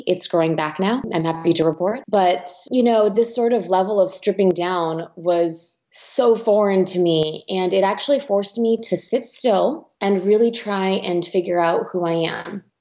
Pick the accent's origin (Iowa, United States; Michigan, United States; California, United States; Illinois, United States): California, United States; Taiwanese American. So yeah, born and raised in the Bay Area, lots of family in Taiwan.